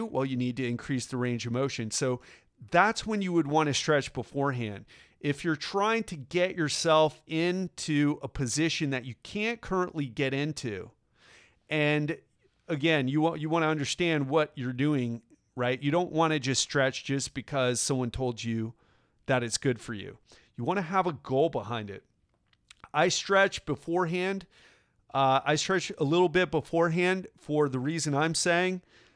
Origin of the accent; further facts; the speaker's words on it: Miami, Florida, United States; And it's going to be held right here in my hometown of Miami.